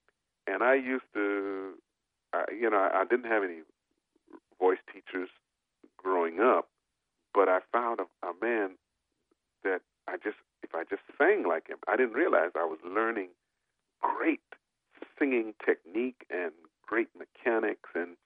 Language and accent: English; Montreal, Quebec, Canada; also born or lived in Trinidad; It started in Trinidad, where I was born. I grew up in Montreal, and then in 1972, I hitched a ride, ended up in Huntsville, Alabama.